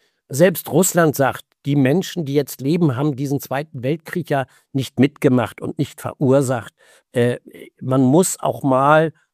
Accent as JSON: {"language": "German", "region": "Saxony-Anhalt", "country": "Germany", "said": "ich habe das selbst in meinem eigenen Bundesland, wo die Chemieindustrie ja ganz stark ist, in Leuna hier in Sachsen-Anhalt"}